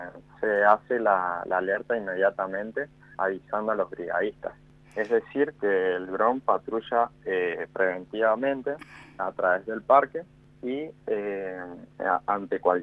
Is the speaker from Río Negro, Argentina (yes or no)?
yes; Catriel, Río Negro, Argentina; Sí, de Catriel, sí.